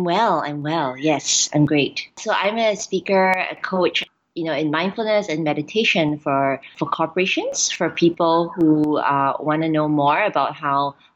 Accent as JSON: {"language": "English", "country": "Singapore", "said": "My cultural background, I am from Singapore. I'm Singaporean. My grandmother was actually from China and great-grandmother from Vietnam. So really, I'm considered Chinese-Singaporean."}